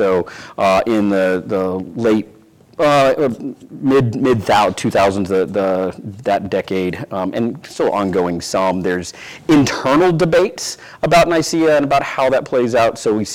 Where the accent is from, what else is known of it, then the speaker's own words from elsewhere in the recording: Louisiana, United States; I grew up in Louisiana, in a fairly small city in the middle of the state, but it happens to have the largest United Pentecostal Church in the United States there